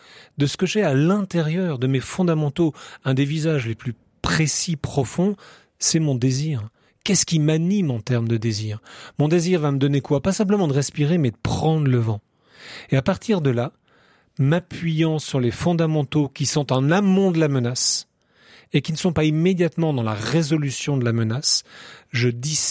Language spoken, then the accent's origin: French; Auvergne-Rhône-Alpes, France; moi je suis de Haute-Savoie